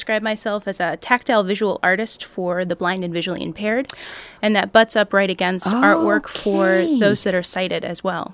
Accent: Corvallis, Oregon, United States; In Corvallis, Oregon, which is my hometown.

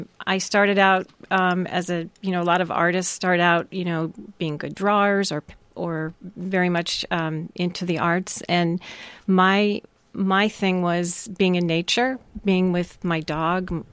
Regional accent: Seattle, Washington, United States; In Seattle. Rainy Seattle.

